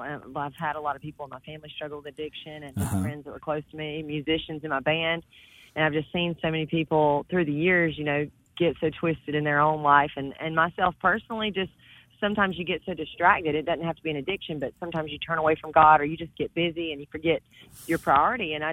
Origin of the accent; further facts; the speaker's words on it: Elberton, Georgia, United States; And we got to go back to my hometown in Elberton and shoot it the church I grew up in.